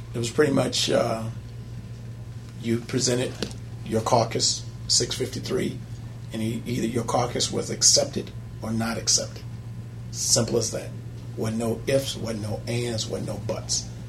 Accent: Lansing, Michigan, United States; I had friends in here because I was from Lansing

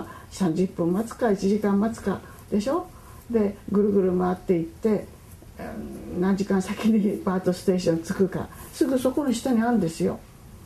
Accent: Kure, Hiroshima, Japan; born there; 大正15年10月16日、暮れで生まれたんです

